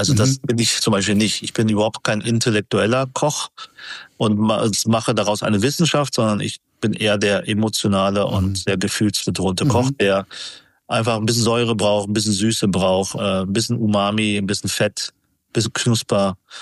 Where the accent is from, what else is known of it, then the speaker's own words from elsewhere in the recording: Germany; Ich bin ja hier aufgewachsen als Vietnamese, chinesischer Herkunft mit Japanologie-Studium und japanischen Restaurant-Erfahrung.